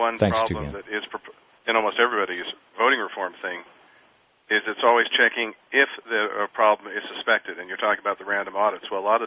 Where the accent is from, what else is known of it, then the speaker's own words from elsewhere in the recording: Lowell, Massachusetts, United States; I was raised in Lowell, Massachusetts, a mill town, and we had the Italian section of town, we had the Irish sections of town, and so forth.